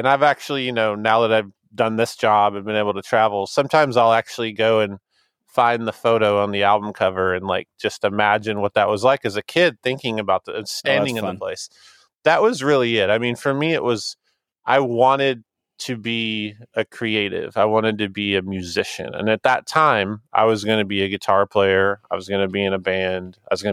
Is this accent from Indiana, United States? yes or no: no; Alabama, United States; Because I grew up in Northwest Alabama in a really small kind of rural farming area.